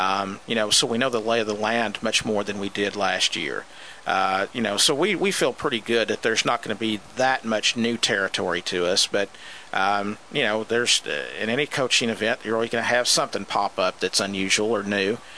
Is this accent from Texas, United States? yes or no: yes; Dallas, Texas, United States; Texas is a big place for soccer. That's where I grew up. I'm from the Dallas area.